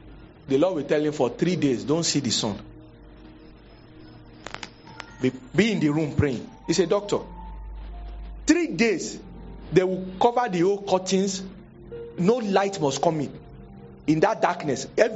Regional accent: Nigeria; I am not your president and I'm not elected. I'm just a Nigerian.

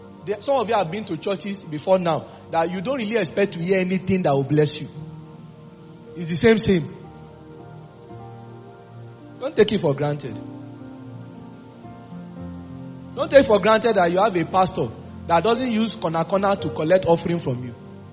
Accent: Mexico; You people don't believe that I came from Mexico.

